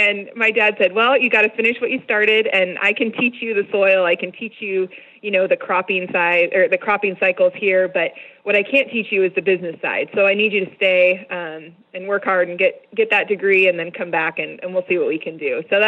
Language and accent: English; St. Paul, Oregon, United States; So I grew up out here in St. Paul, Oregon, and we farm about 1,000 acres.